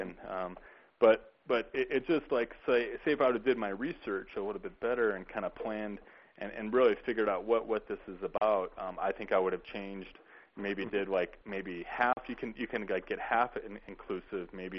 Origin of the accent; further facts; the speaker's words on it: United States; And I, as being an American, I never heard really much about what an all-inclusive vacation is